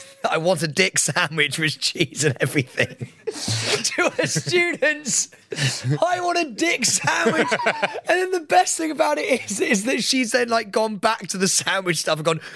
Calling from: Tenerife, Canary Islands, Spain; I'm an OG Staying Relevant listener from Tenerife.

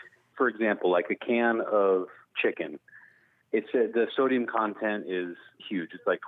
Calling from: Fresno, California, United States; from Fresno, California.

